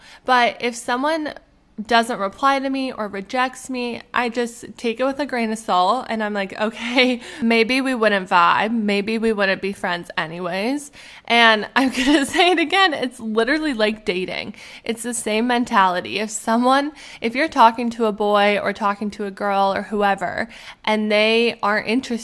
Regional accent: Alberta, Canada; moved away as an adult; also born or lived in Arizona; now in Pittsburgh, United States; When I was 20 years old, I think, I moved from Alberta, Canada. I moved to Arizona to go to school. I did my undergraduate there. And then recently, I just moved to Pittsburgh in August, and I'm currently living here

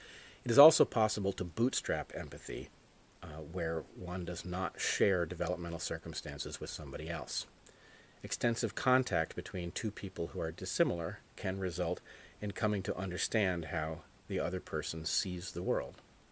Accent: Los Angeles, California, United States; I grew up in Los Angeles in the 1970s and 80s.

